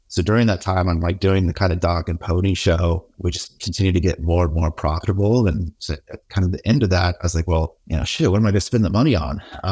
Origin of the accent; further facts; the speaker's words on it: California, United States; I was raised in Silicon Valley.